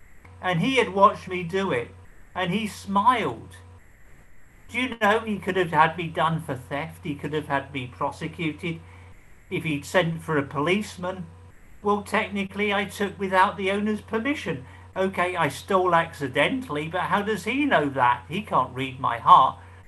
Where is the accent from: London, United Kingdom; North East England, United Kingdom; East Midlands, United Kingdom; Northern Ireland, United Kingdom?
London, United Kingdom; I wasn't even told I was Jewish until I was 15, and I was brought up in West London and going to predominantly Irish Catholic school in North London